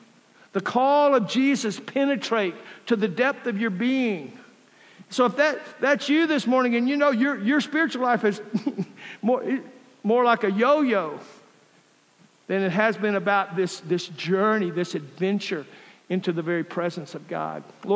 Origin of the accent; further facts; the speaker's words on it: Lorenzo, United States; This is how we grew up doing Christianity in Lorenzo, where I grew up.